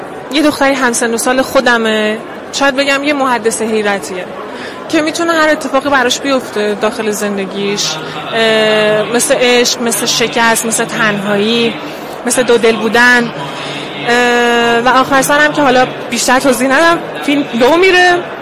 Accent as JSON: {"language": "Persian", "town": "Tabriz", "region": "East Azerbaijan", "country": "Iran", "said": "من تبریزم، اهل تبریز هستم، سکونت میکنم اونجا."}